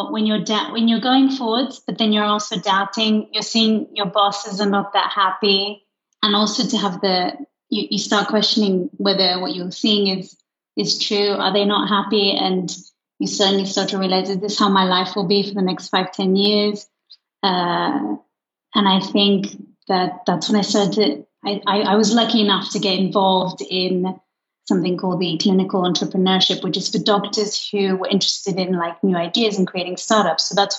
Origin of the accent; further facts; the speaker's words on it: Luxembourg; English is a second language; because I grew up in Luxembourg, maybe it's better to go somewhere which is similar, which has the same base of life to Luxembourg.